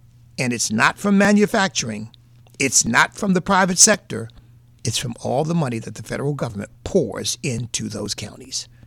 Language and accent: English; New England, United States; accent: New England; My New England accent comes, Arlington, I should be saying